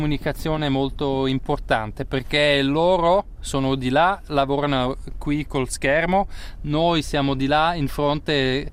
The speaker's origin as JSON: {"language": "Italian", "region": "German-speaking Switzerland", "country": "Switzerland", "said": "e noi siamo svizzeri tedeschi."}